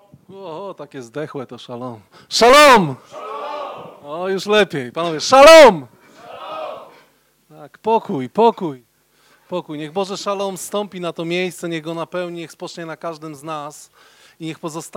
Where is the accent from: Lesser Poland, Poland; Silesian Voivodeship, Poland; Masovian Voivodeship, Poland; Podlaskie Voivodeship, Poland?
Masovian Voivodeship, Poland; Pruszków; Pochodzę z Pruszkowa, to jest miasto słynne z koszykówki, to wiecie o tym. Ale nie tylko z koszykówki, także z innych rzeczy.